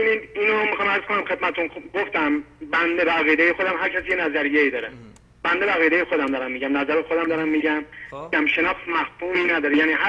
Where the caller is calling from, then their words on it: Iran; از ایرانم مزاحم میشم خدمتتون.